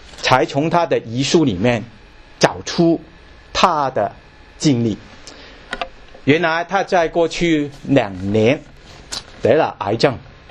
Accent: China; 特别我们中国人是很说缘分的，是吗？啊，我们中国人很说缘分的

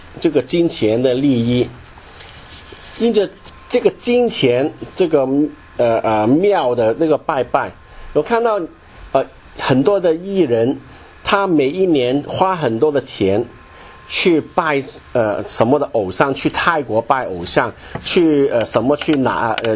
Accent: Hong Kong; 我们香港人说有求别应的黄大仙庙。

